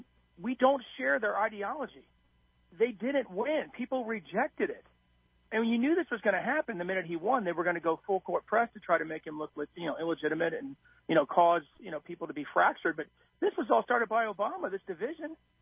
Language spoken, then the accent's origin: English; Virginia, United States; I mean, I grew up in Loudoun County. It's not the same place as it was before.